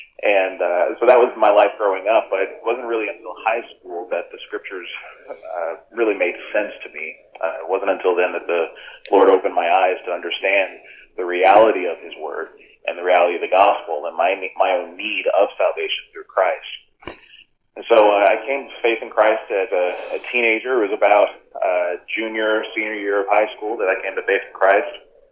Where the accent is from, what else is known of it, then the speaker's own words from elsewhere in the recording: Maryland, United States; which I'm from the Maryland area. My parents were born and raised in D.C., and I grew up in southern Maryland.